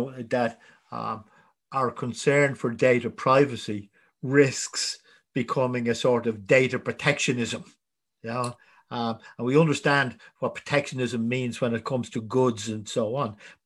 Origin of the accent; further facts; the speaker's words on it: Ireland; English is a second language; But if you send data to France, the French aren't behind, as we Irish would say, aren't very slow in looking at the French intelligence services.